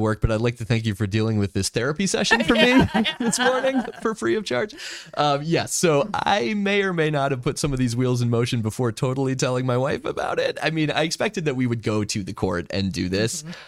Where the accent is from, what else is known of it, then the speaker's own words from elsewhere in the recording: Milwaukee, Wisconsin, United States; hey, I'm from Milwaukee. We cover the Bucks.